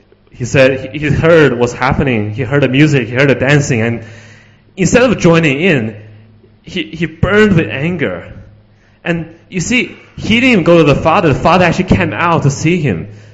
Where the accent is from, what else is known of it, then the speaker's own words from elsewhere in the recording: China; English is a second language; now in Sydney, Australia; I came to Sydney from China 17 years ago, something like that. And the first year we were here, we finally were able to go back to Beijing to visit my grandparents and the family there.